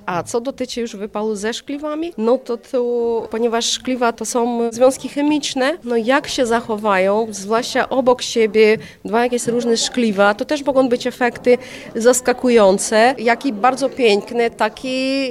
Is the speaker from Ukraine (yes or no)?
yes; Ukraine; Polish is a second language; now in Kazimierz Dolny, Poland; Nie, pochodzę z Ukrainy, a mieszkam w Kazimierzu. Teraz tak odpowiadam, już prawie 8 lat.